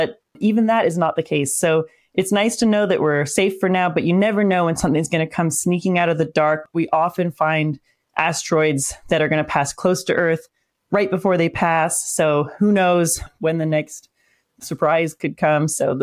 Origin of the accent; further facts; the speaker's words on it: Canada; I'm Canadian. I just think in meters and kilometers